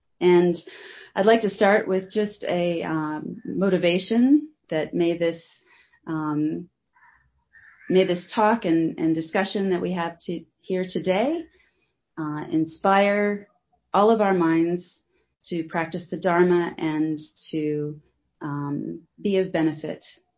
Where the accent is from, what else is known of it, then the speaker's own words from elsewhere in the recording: United States; I'm from America originally.